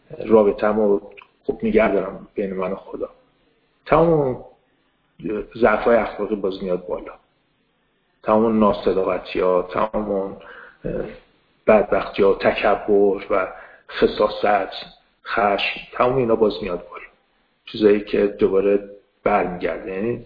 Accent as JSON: {"language": "Persian", "country": "Iran", "moved": "yes", "said": "ولی به سال میلادی سال 78 من اومدم از ایران بیرون"}